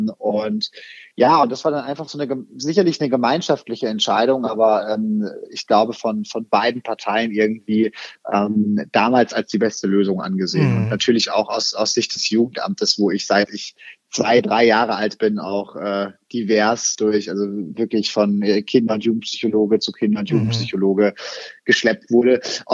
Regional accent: Würzburg, Bavaria, Germany; Ich selber war, seit ich 12 war, eigentlich immer mal wieder im Spielhaus, hieß das bei uns in Würzburg

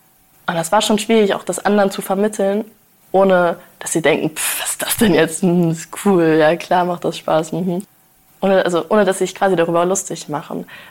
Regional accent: Wiesbaden, Hesse, Germany; Ich bin ja hier in Wiesbaden quasi aufgewachsen

